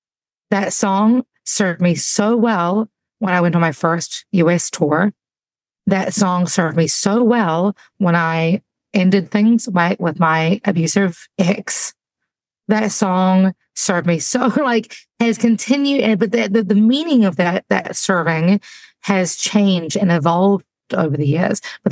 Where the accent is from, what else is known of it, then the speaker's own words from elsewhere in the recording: New Zealand; now in United States; I'm from New Zealand. There are 4 sheep to every human, 3 cows to every human. You know, it's a small country, you know, population 5 million.